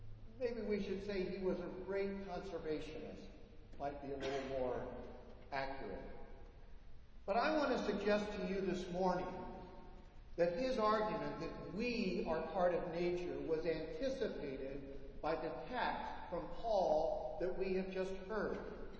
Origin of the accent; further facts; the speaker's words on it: the American West, United States; I grew up in the American West, and the mountains and trees of Vermont remind me of the California and Idaho of my youth.